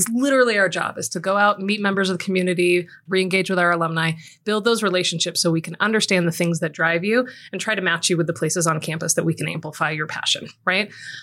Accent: Los Angeles, California, United States; I grew up in Los Angeles. So went from Los Angeles, went to college in San Diego.

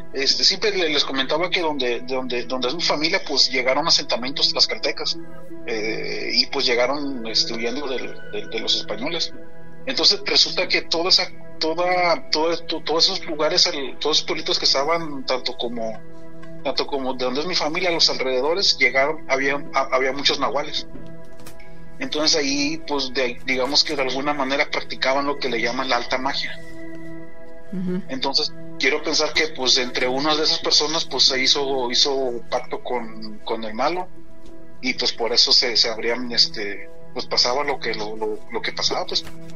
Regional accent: Guerrero, Mexico; Yo soy del estado de Guerrero.

